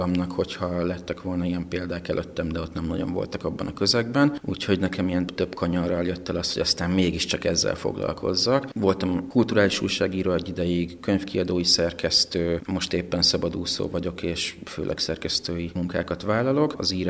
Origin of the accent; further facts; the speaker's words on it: Mosonmagyaróvár, Győr-Moson-Sopron, Hungary; now in Budapest, Hungary; Igen, egy vidéki kisvárosból, Mosonmagyaróvárról jöttem, ott születtem, ott nőttem fel, ott végeztem az iskoláimat. Én is Budapesten élek